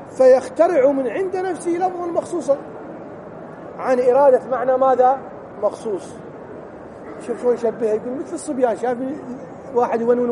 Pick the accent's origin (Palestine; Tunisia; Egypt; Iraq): Iraq; كل احنا عراقيين